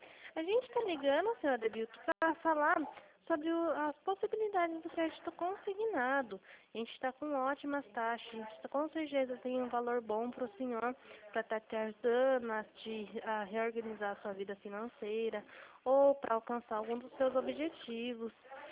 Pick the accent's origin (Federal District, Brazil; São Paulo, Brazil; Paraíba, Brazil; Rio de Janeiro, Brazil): São Paulo, Brazil; Itapetininga; Oi, eu sou do estado de São Paulo, eu fico no interior.